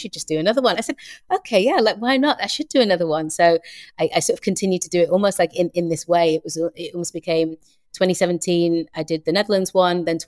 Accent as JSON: {"language": "English", "region": "England", "country": "United Kingdom", "said": "I'm like, well, I'm from England"}